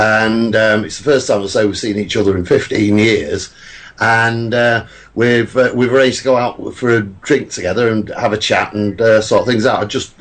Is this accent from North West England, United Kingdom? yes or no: yes; Manchester, North West England, United Kingdom; accent: Mancunian; She's got this wonderful Shropshire accent, which marries up against my Mancunian accent perfectly.